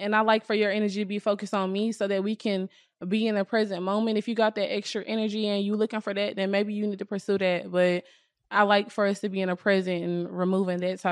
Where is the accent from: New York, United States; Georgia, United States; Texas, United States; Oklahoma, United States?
Georgia, United States; Atlanta; Yes. I'm from East Atlanta. Yes.